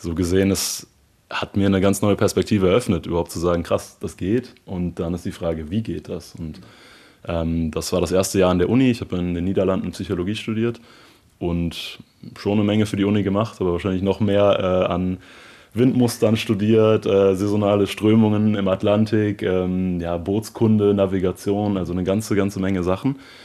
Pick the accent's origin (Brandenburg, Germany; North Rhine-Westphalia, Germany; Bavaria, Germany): North Rhine-Westphalia, Germany; Bergisch Gladbach; Ich bin in Bergisch Gladbach aufgewachsen, sprich, wir haben jetzt nicht die Nordsee hier um die Ecke.